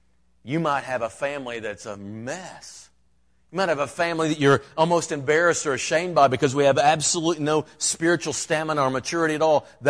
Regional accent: Michigan, United States; born there; I was born in Michigan, but I repented very early in life.

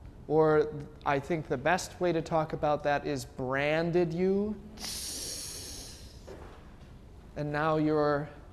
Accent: Wisconsin, United States; I'm from Wisconsin.

